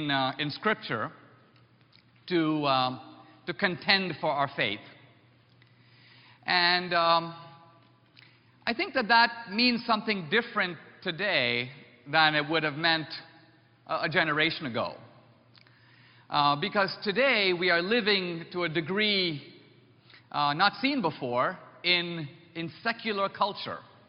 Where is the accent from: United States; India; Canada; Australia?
India; Mumbai, Maharashtra; I grew up in Bombay, India. My parents were Christian, part of a small Christian minority in India.